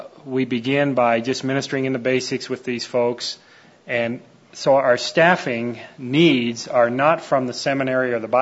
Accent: Canada; I'm a Canadian.

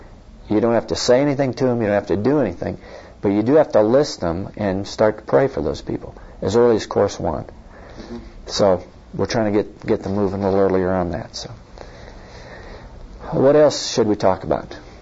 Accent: Montana, United States; As you know, I grew up in Montana and had a burden for Montana

